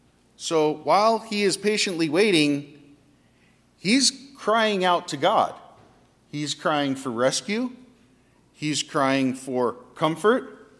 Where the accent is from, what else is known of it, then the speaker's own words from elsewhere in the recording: California, United States; I'm growing up in California, earthquake drills.